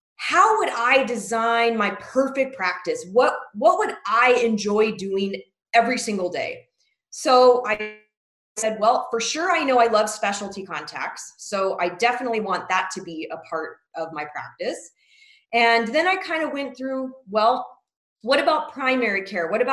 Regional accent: Lake Havasu City, Arizona, United States; I was going to go back to my hometown, which was in Lake Havasu, Arizona. And it's a rural area, about 50,000 people, 100,000 in the winter time with all the winter visitors.

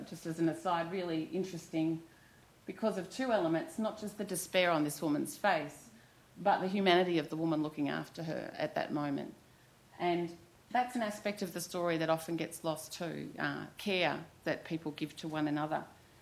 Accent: Australia; I'm an Australian journalist writing largely for an Australian audience

